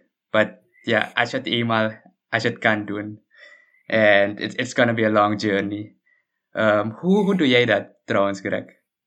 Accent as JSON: {"language": "Dutch", "country": "Suriname", "said": "wat heb je ook meegemaakt qua als Surinamer, vooral, want ik heb die journey ook gedaan"}